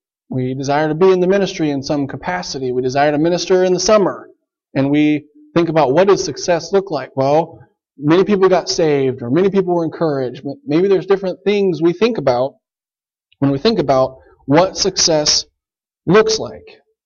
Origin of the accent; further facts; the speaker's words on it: Hutchinson, Kansas, United States; also born or lived in Wisconsin, United States; I grew up down near Hutchinson, Kansas, and went off to Bible College in northern Wisconsin.